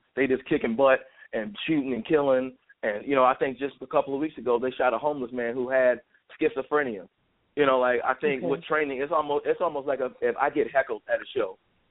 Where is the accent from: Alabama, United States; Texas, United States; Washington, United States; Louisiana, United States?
Alabama, United States; Mobile; moved away; also born or lived in Ypsilanti, Ann Arbor, Detroit area, Michigan; I'm originally from Mobile, and then after my parents separated, we moved to the Ypsilanti, Ann Arbor, Detroit area.